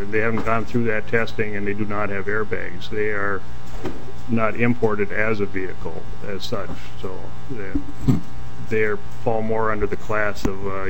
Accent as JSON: {"language": "English", "town": "Swanville", "region": "Minnesota", "country": "United States", "said": "from Swanville, Minnesota."}